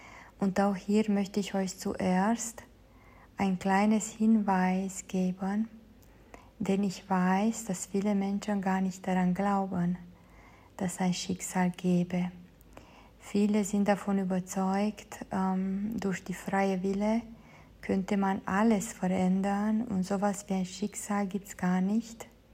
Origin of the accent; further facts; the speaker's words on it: Romania; German is a second language; now in Germany; Ich komme ursprünglich aus Rumänien, lebe aber seit über 20 Jahren in Deutschland